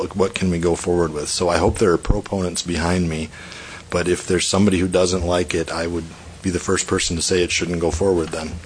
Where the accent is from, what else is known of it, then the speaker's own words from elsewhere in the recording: Pierre, South Dakota, United States; I'm a lawyer from Pierre